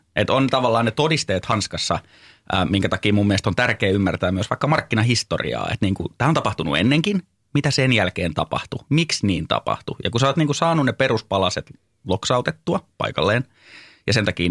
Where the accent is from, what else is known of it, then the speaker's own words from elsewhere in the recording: Lahti, Päijänne Tavastia, Finland; mä olin silloin Lahdessa, mistä mä oon kotoisin